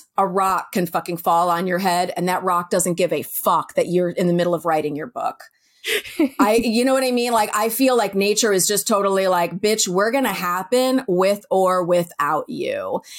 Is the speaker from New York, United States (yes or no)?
yes; New York, United States; I live in California, which is, much to my chagrin, I'm such a New Yorker